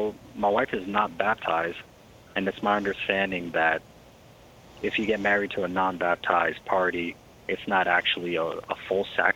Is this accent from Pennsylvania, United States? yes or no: no; Camp Lejeune, North Carolina, United States; I come from Camp Lejeune, North Carolina.